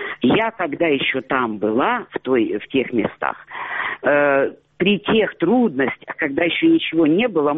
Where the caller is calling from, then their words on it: Sloviansk, Donetsk Oblast, Ukraine; Славянск.